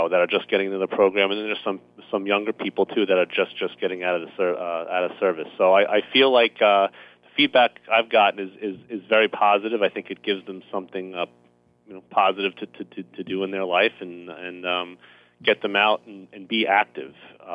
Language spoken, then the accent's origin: English; Huntington, New York, United States; And I grew up in Huntington area and playing Crab Meadow Golf Course.